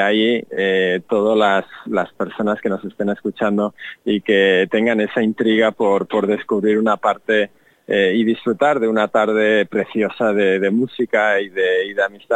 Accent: La Rioja, Spain; que es una jota riojana, porque soy riojano

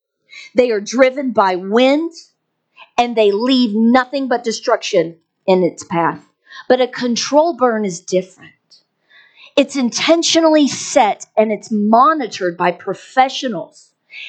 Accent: Texas, United States; I grew up in Texas, and we would have to constantly set control burns so that the ground could receive nutrients

